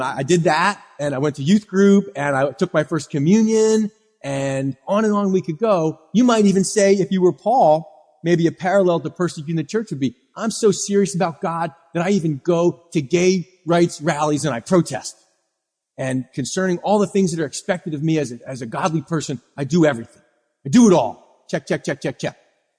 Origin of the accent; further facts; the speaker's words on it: United States; born there; I was born in America and I was baptized as an infant.